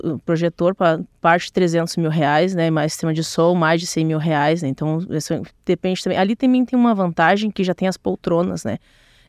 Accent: Porto Alegre, Rio Grande do Sul, Brazil; inclusive até passei a vida inteira aqui em Porto Alegre, né? Só mesmo fui na faculdade que eu realmente fui morar aqui, né? A partir dos 20 anos de idade.

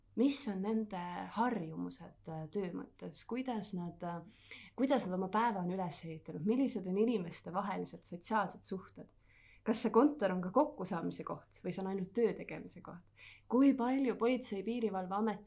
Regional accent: Pärnu County, Estonia; Ma olen ise pärit Pärnumalt

